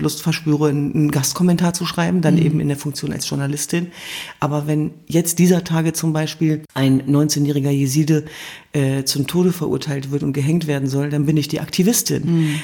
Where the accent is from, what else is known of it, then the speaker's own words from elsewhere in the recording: Germany; in meiner Heimat Deutschland